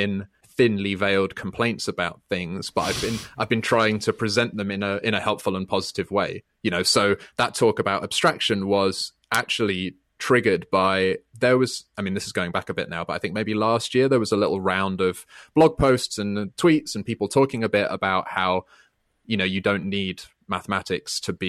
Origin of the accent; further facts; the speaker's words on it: United Kingdom; I'm British